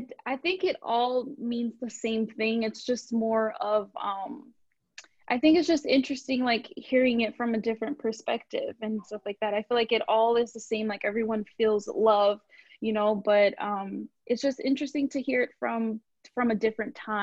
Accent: Rahway, New Jersey, United States; also born or lived in Brooklyn, United States; Well, I was born in New York, Brooklyn. Okay. Yeah. So, and I'm raised in New Jersey. In Rahway, New Jersey.

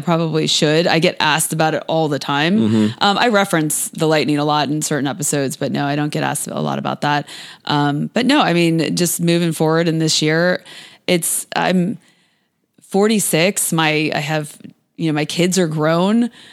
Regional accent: Fort Myers, Florida, United States; Well, my maiden name was … I grew up in Fort Myers, so I was a huge football fan. It was the 80s in Florida

